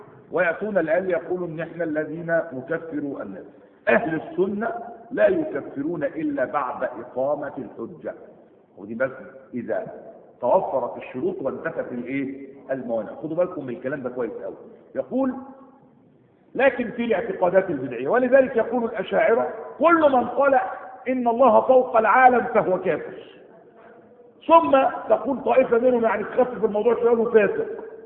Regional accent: Egypt; هنا في بلادنا مصر

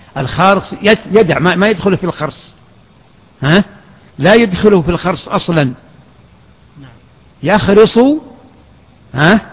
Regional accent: Medina Province, Saudi Arabia; في ضواحي المدينة، بل في ضواحي الحنكية وضواحي المدينة وفي وادي الفرع التي هي بلدتنا

